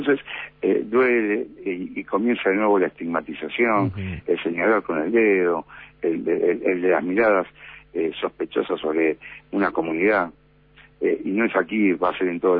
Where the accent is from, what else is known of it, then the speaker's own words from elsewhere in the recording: Argentina; En mi país, en Argentina, nosotros argentinos estamos sufriendo esto